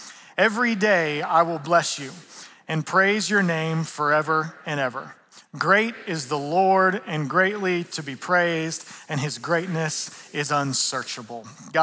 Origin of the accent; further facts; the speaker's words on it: Atlanta, Georgia, United States; I'm from Atlanta. I'm an AT alien.